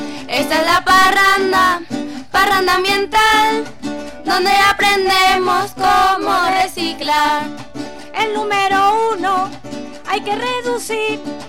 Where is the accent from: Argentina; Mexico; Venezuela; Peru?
Venezuela; nos preocupa a nosotros como venezolanos, pues, dentro de todo lo que nos rodea